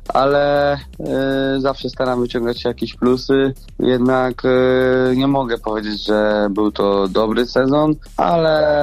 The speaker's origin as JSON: {"language": "Polish", "town": "Gniezno", "region": "Greater Poland Voivodeship", "country": "Poland", "said": "Pochodzę z Gniezna, jestem wychowankiem startu Gniezno."}